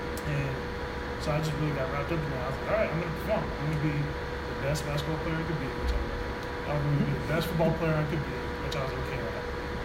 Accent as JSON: {"language": "English", "region": "California", "country": "United States", "tie": "born or raised there", "said": "So both Daniel and I, we grew up in Florida, California, Southern California, very boring city, deserty."}